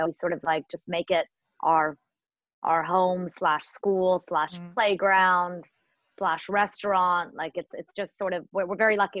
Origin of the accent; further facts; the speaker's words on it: Toronto, Ontario, Canada; also born or lived in India / Africa / London; So, I was born in India. And I grew up in Africa and London, and then I came to Canada when I was almost 7 to Toronto.